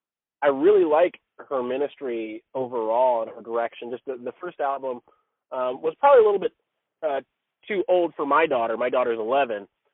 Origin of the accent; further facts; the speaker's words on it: the South, United States; Now, I grew up in the South, and cards were evil.